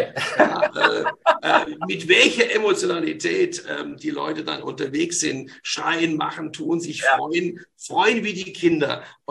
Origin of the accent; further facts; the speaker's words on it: Frankfurt, Hesse, Germany; now in Cologne, Germany; ich komme ja auch aus Frankfurt